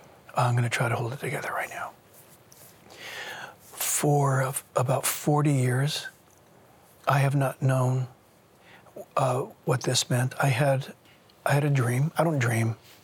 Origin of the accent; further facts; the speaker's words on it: Coronado, California, United States; born there; taken to the hospital, Sharps Memorial Hospital on Coronado Island. I was born on January 15th.